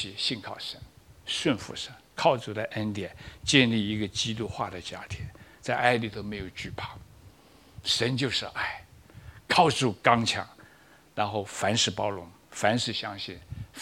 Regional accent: China; 我是古典的老古董中国人，我还在学习。虽然在欧洲待了快十年，在美国六年的那种熏陶

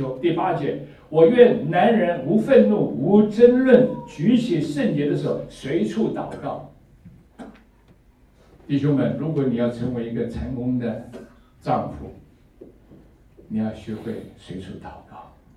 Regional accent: China; 我们中国人讲说嫁鸡随鸡，嫁狗随狗

